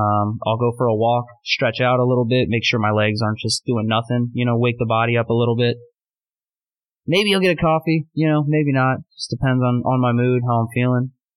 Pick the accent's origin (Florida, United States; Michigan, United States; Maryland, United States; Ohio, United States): Florida, United States; now in New York City, United States; We're both from Florida, and we grew up close to beaches and close to yards, grass. a lot of space.